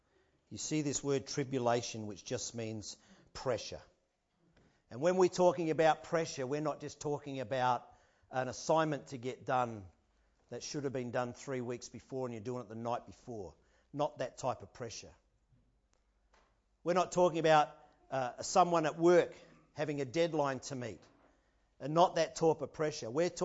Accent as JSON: {"language": "English", "country": "Australia", "lives_now": "New Zealand", "said": "I'm still an Aussie boy at heart, but I love it."}